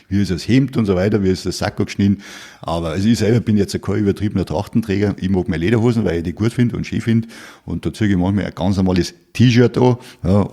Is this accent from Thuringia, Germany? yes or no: no; Munich, Bavaria, Germany; born there; Ich bin ja in München geboren, in Neuhausen, und habe ein paar Stadtteile durchgemacht, bis ich dann in Tudering gelandet bin.